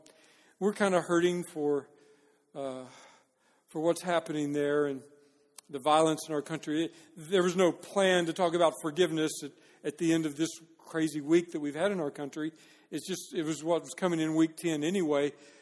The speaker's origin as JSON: {"language": "English", "town": "Dallas", "region": "Texas", "country": "United States", "tie": "born or raised there", "lives_now": "Apex, United States", "said": "Dallas is my hometown and the church I served before I came to Salem and to Apex, North Carolina, was a church in the downtown area of Dallas"}